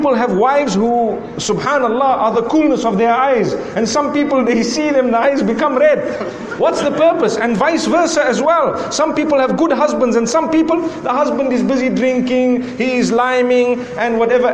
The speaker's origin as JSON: {"language": "English", "country": "Zimbabwe", "said": "I come from Zimbabwe, you can hear my accent."}